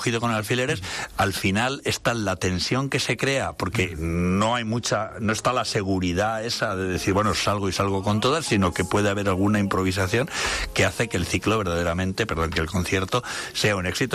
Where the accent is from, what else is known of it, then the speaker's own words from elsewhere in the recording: Castilla-La Mancha, Spain; Yo venía de Cuenca Capital a mi pueblo en la provincia de Cuenca